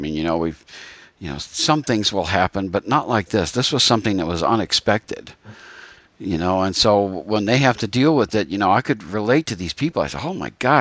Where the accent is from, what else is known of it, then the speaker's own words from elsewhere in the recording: Scranton, Pennsylvania, United States; Yeah, I grew up in Scranton, Wilkes-Barre area.